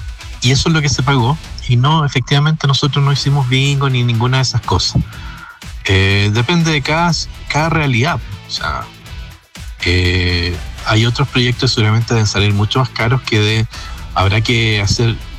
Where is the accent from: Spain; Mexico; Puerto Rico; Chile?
Chile; Olmué, Valparaíso; soy de Olmué y estamos justamente hace 2 años